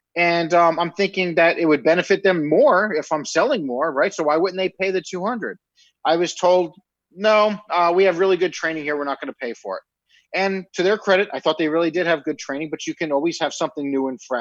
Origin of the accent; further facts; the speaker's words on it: New York, United States; Because I'm from New York and I don't listen to anybody else if I want to do something, right?